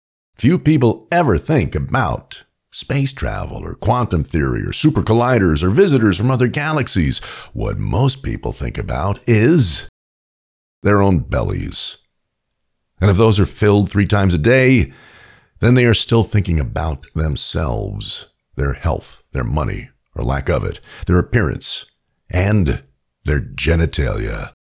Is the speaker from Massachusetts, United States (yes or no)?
no; New York, United States; As a kid growing up in New York, I knew several kids whose families fled Castro.